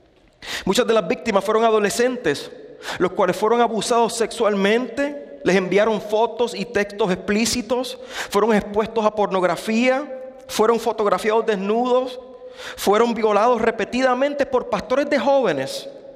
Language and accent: Spanish; Puerto Rico; En Puerto Rico, mi país de origen, en Puerto Rico